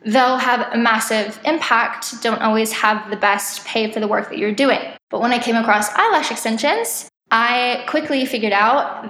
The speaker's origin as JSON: {"language": "English", "town": "Scottsdale", "region": "Arizona", "country": "United States", "tie": "born or raised there", "said": "I was a fully booked artist in my hometown in Scottsdale, Arizona"}